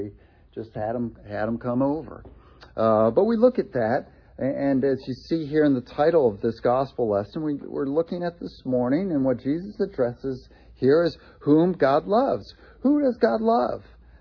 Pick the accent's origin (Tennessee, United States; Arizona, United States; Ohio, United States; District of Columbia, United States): Ohio, United States; Columbus; also born or lived in Rochester, New York; I was born in Rochester, New York, and my parents were from Ohio, and my dad got opportunity to come back and take a job in Columbus, Ohio, when I was going into the sixth grade.